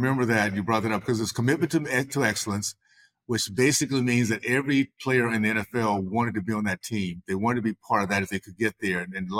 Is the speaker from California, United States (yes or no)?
no; Tallahassee, Florida, United States; because I grew up in the Deep South in Tallahassee, Florida, days of KKK, Jim Crow, and segregation.